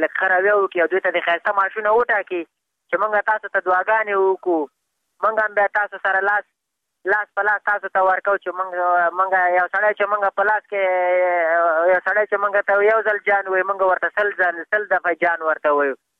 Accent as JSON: {"language": "Pashto", "country": "Afghanistan"}